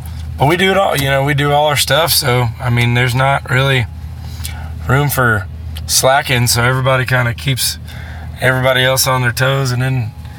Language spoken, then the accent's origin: English; Austin, Texas, United States; Yeah, man, I grew up in Austin, so I went to school in San Antonio, but I live in west of town